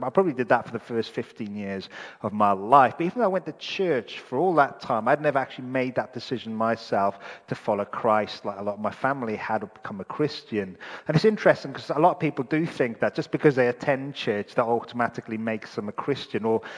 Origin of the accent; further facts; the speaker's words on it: Wales, United Kingdom; And both my parents, growing up in Wales, both my parents worked for the police.